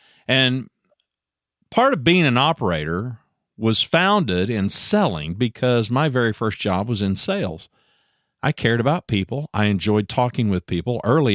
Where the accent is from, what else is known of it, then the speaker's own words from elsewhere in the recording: Louisiana, United States; also born or lived in Ada, Oklahoma; I'm from Oklahoma. Born in the same town as … by the way, Ada, Oklahoma. Moved away when I was just a kid. And really, I would have to tell you, grew up mostly in Louisiana.